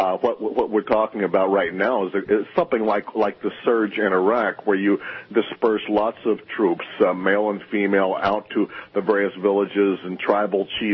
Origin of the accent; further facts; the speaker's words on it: Middletown, Ohio, United States; By the way, my hometown where I grew up is in John Boehner's district, Middletown, Ohio.